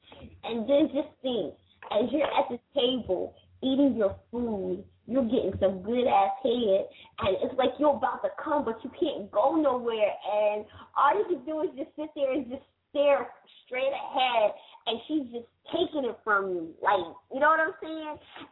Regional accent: North Carolina, United States; No, I'm from North Carolina, but I have a big fan base up there.

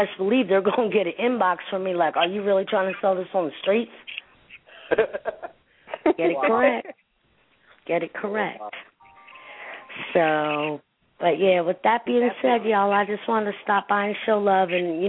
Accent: Newark, New Jersey, United States; best believe I know where I came from. I came from Newark. I came out of jail and everything else.

